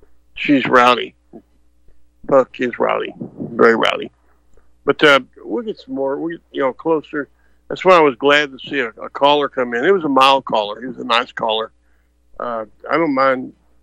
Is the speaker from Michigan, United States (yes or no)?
no; Texas, United States; So I'm being from Texas and being a Texas nationalist, I'm anti-gun control.